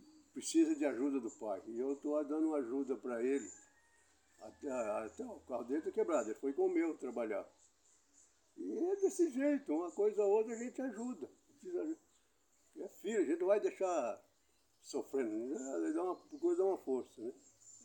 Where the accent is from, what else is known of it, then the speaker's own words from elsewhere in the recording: São Paulo, Brazil; estamos morando lá dentro da Amazônia. É difícil. Como eu que vim lá de São Paulo, lugar de conforto